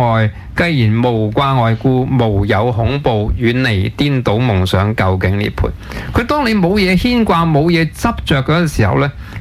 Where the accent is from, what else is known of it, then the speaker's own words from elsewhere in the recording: Hong Kong; 既然香港系我家，虽然我个中学又唔喺度读，我大学又唔喺度读， 但系 我有一份嘅对香港有一个归属感，呢度系我成长啊，我爸爸喺度养大我啊，咁我爷爷喺度，咁我对中对我作为一个中国人对香港系一个感情